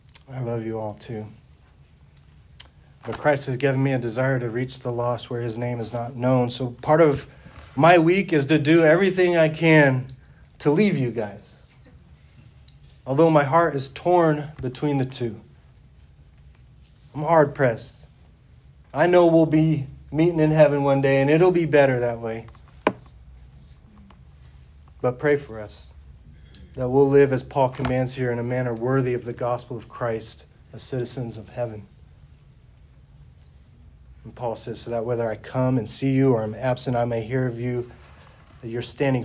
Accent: Hutchinson, Kansas, United States; I grew up here in the Hutch, like many of you.

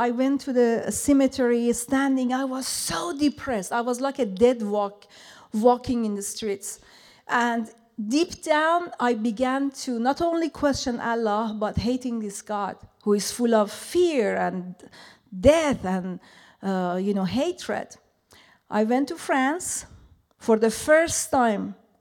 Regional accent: Iran; I grew up in Iran as a former Shia Muslim, I was a very devout Muslim

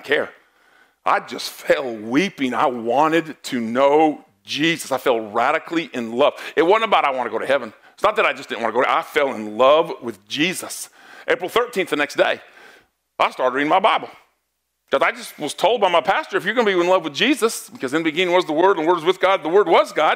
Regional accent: California, United States; Okay, I was born in California.

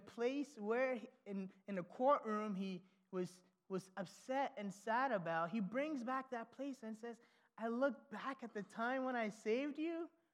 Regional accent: Ghana; moved away; when you ask us about our life growing up in Ghana, you get completely different stories.

